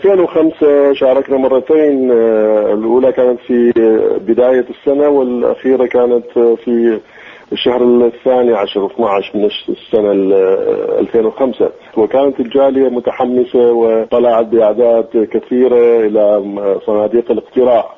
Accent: Iraq; now in United States

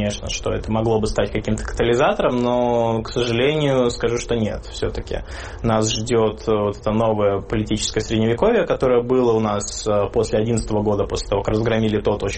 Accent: Saint Petersburg, Russia; я очень долго не смогу в родной город приехать. Я не смогу приехать, например, в Петербург, который я всей душой люблю.

